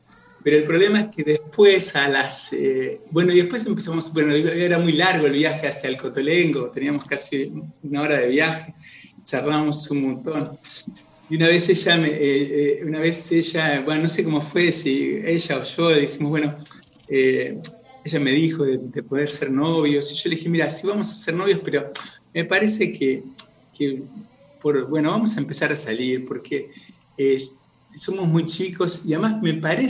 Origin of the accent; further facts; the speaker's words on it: Buenos Aires, Argentina; Yo soy porteño, nací hace muchos años, en 1957, en Buenos Aires